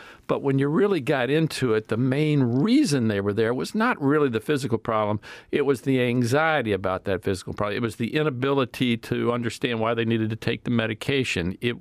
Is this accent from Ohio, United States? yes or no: yes; Newark, Ohio, United States; born there; Well, I was born in Newark, Ohio.